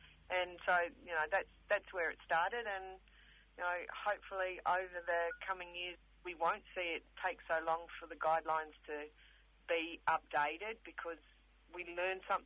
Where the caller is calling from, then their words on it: Coolamon, New South Wales, Australia; I'm coming to you from Cooloman on the Wiradjuri Nation